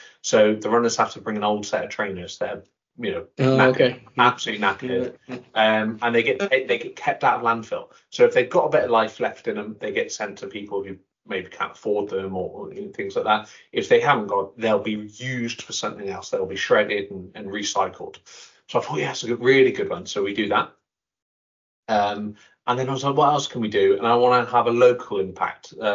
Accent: South West England, United Kingdom; accent: West Country; we're obviously from the West Country, as you can probably tell by my accent.

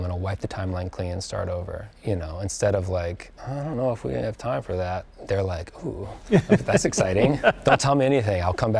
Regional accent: Alabama, United States; and Daniel's from Alabama and I'm from Alabama, so we had that in common.

